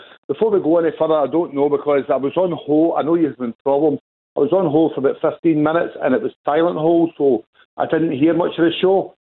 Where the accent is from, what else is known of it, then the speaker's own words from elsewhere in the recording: Port Glasgow, Scotland, United Kingdom; now in Gourock, United Kingdom; I mean, I'm in Gourock now, but I come from Port Glasgow